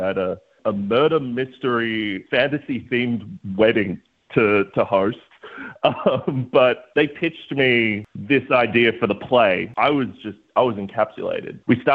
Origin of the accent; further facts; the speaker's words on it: Warrnambool, Victoria, Australia; My people are the Gundijmara people down in Warrnambool, past Geelong.